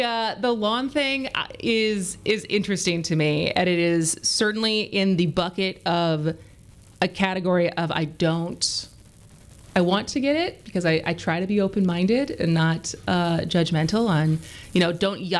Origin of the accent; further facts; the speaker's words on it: Madison, United States; the house we moved into that I grew up in Madison, it was kind of on a hill.